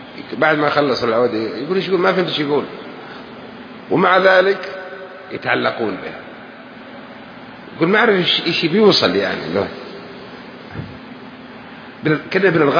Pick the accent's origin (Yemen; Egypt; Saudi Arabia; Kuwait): Saudi Arabia; انقلوها كذا لهجتنا شوي، في جدة ولا في نجد